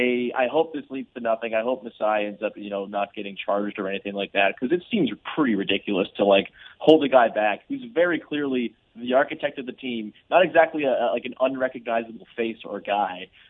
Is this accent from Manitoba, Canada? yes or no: no; Hamilton, Ontario, Canada; in my hometown of Hamilton, an hour west of Toronto